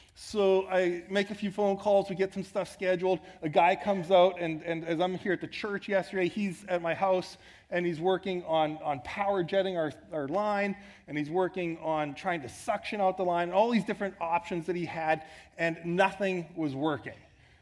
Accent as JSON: {"language": "English", "town": "Saskatoon", "region": "Saskatchewan", "country": "Canada", "tie": "born or raised there", "said": "I grew up in Saskatoon, Saskatchewan, Western Canada. The rest of our family was all out east."}